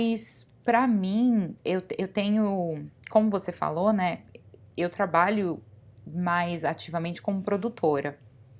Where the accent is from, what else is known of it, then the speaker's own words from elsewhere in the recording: Brazil; now in United States; como brasileira morando nos Estados Unidos